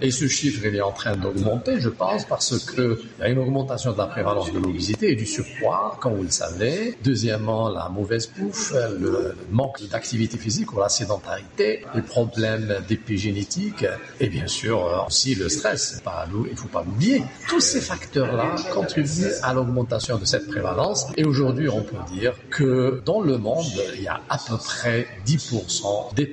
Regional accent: Algeria; je suis fier en tant qu'Algérien, comme tout les autres Algériens

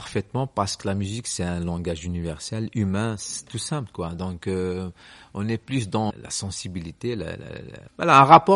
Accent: Kabylie, Algeria; born there; c'est là où je suis né. Donc, je viens de Kabylie.

